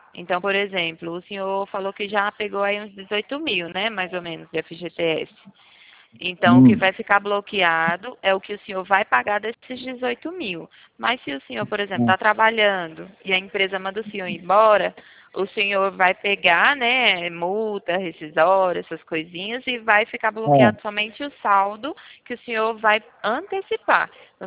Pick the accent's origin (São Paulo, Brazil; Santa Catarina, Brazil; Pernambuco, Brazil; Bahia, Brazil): São Paulo, Brazil; Piracicaba; Eu sou aqui de Piracicaba, interior de São Paulo.